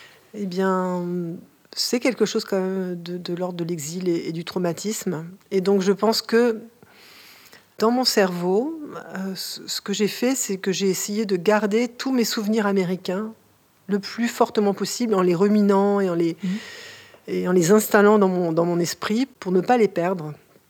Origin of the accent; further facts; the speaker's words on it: France; Donc, moi, je me considère comme française. J'ai un petit accent français quand je parle en anglais. Je parle un petit peu moins bien que le français.